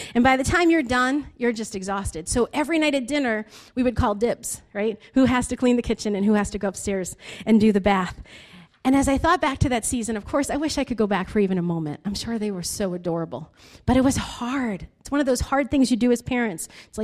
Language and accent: English; Lowell, Massachusetts, United States; I'm a terrible driver. I grew up in Lowell, took buses.